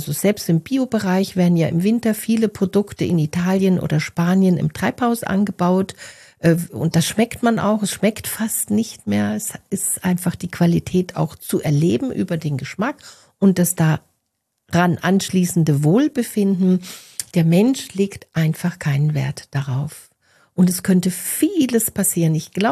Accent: France; Und ich bin ja auch Französin

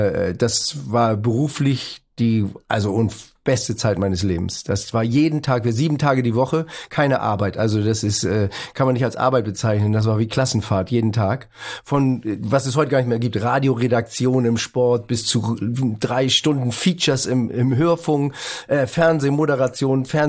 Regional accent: Northern Germany, Germany

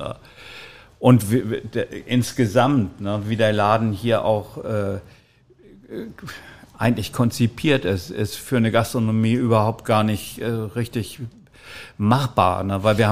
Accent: Uelzen, Lower Saxony, Germany; Ich komme ja aus der Heide, aus der Ostheide, Uelzen. Bin ich dann halt in die Nordheide gezogen.

